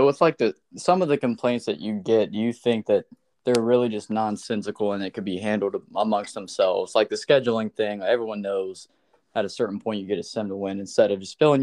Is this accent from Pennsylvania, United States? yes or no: no; Alabama, United States; Listen, you know we're from Alabama.